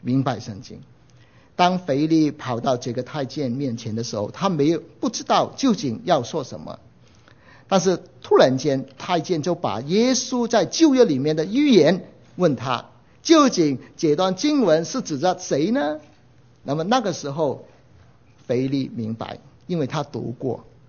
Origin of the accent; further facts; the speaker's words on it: Hong Kong; 我们香港过来的